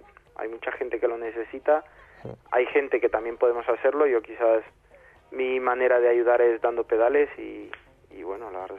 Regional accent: Honduras; born there; yo nací en Honduras, bueno, no teníamos muchos medios

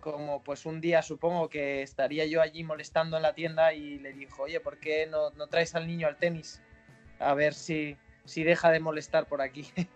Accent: Valencian Community, Spain; also born or lived in Cuenca; Pues mira, yo soy valenciano, o sea, soy conquense porque nací allí por circunstancias de la vida, que mis padres... mi padre trabajaba allí y entonces pues la familia estaba allí y mi madre me quería tener aquí, pero al final rompió aguas y nací en Cuenca, por eso soy de allí.

